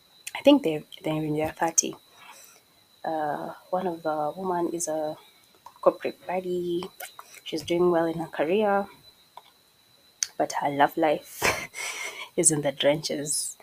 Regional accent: Kenya; as a Kenyan, I can totally relate

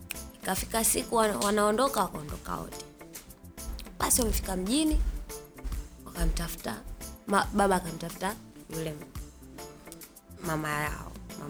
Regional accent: Marangu, Kilimanjaro, Tanzania; walikuwa watoto wanaendaga wanachota maji mtoni kwa sababu kwetu ni Marangu mtoni. Kwa hiyo kuna mto karibu.

